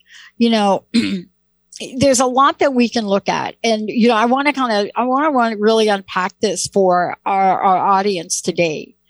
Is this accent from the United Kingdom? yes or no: no; Bronx, New York, United States; This is like my Bronx meditation. I'm from the Bronx. This is like my Bronx meditation.